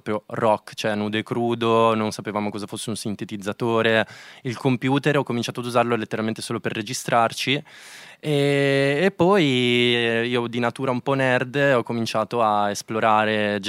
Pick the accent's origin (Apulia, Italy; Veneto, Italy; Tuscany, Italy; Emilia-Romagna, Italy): Emilia-Romagna, Italy; Rimini; io sono cresciuto in campagna, a Rimini, nella campagna riminese, circondato, diciamo, dalla campagna